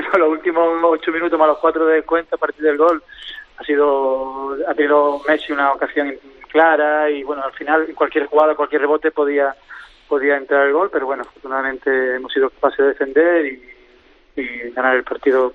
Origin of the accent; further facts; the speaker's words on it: Spain; yo soy español